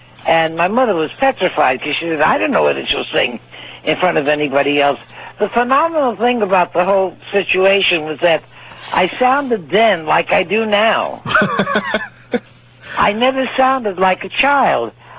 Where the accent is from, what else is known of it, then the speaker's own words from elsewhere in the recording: New York, United States; I was born in New York and took me to all the shows, the vaudeville shows